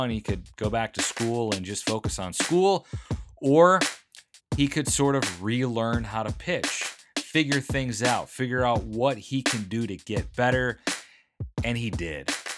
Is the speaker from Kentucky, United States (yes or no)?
no; Valparaiso, Indiana, United States; He's from the Chicagoland area where I grew up as well. His brother played in my college ball in my hometown, Valparaiso.